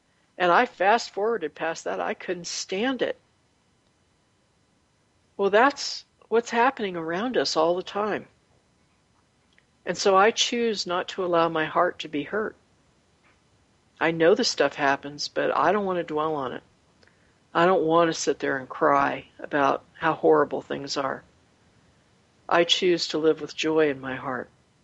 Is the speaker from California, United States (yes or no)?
yes; California, United States; But I grew up near San Francisco, so, you know, I used to go and look at the hippies.